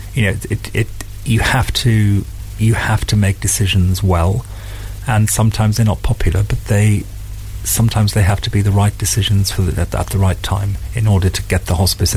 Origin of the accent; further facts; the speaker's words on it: Wales, United Kingdom; born there; I was born in North Wales, and there's a similarity, of course, to that. I was brought up in a pub, and I'm now living in an old pub, which has been renovated on the south of the island.